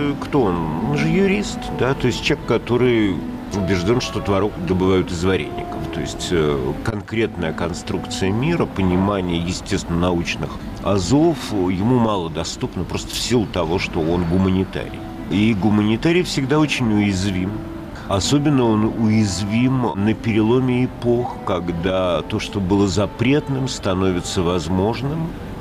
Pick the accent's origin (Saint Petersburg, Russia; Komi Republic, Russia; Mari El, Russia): Saint Petersburg, Russia; Я тоже питерский мальчишка, тоже выросший в абсолютной свободе и в подворотнях улицы Маяковского и Жуковского, и Невского проспекта.